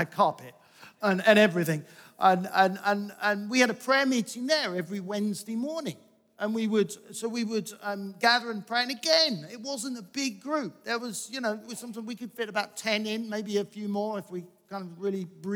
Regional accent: East of England, United Kingdom; I came from Essex, Bob has moved to Essex.

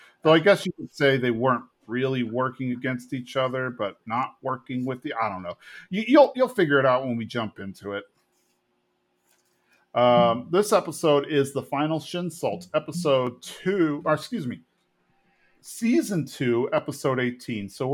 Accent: Texas, United States; Us growing up in Texas, anytime we hear Santa Anna, I think we immediately think, oh, yeah, Texas battle in Alamo.

